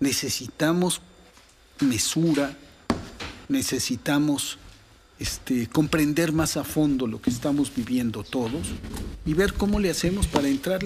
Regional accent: Guatemala; Y primero soy guatemalteco, luego soy viejo decrépito

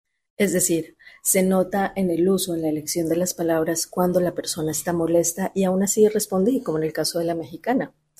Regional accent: Colombia; now in Argentina; Yo vivo en Argentina. Yo soy colombiana y vivo en Argentina.

